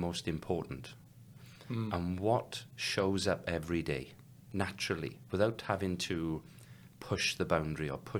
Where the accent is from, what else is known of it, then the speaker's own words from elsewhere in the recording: Tredegar, Wales, United Kingdom; The town that I grew up in South Wales is called Tredegar, okay, or Tredegar.